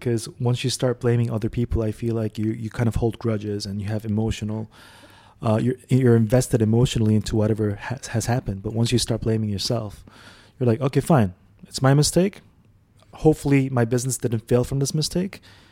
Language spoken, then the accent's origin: English; Dubai, United Arab Emirates; And so we grew up in El Guerra Center, but then people started to slowly move towards Marina